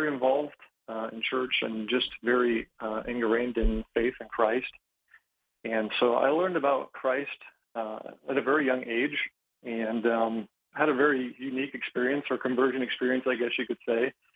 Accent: Erie, Pennsylvania, United States; moved away as an adult; also born or lived in Springfield, Missouri / Chicago; now in Florida, United States; I grew up in Erie, Pennsylvania. And I lived there for the first 18 years of my life, and from there had went to Central Bible College in Springfield, Missouri, where my wife and I had met. And shortly after that, I moved to Chicagoland area

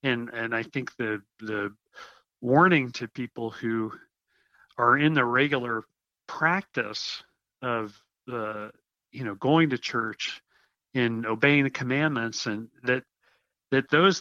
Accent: Cincinnati, Ohio, United States; Well, I grew up in the Midwest, Mike, in Cincinnati, and grew up in a family that was sort of nominally in and out of church

